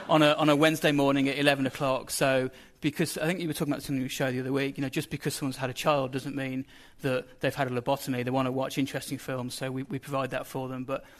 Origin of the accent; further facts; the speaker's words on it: Birmingham, West Midlands, United Kingdom; The cinema that I grew up in Birmingham, a cinema called The Electric